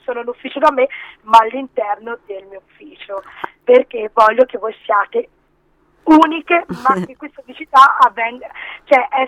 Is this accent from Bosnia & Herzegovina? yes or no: no; India; Italian is a second language; now in Italy; io sono indiana, quindi io parto già l'essere in un paese come l'Italia già un soggetto abbastanza unico